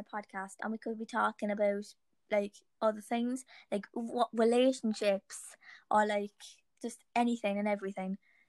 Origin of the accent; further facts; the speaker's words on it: Cork, Munster, Ireland; I heard then that there's supposed to be a protest in Cork, because I'm from Cork.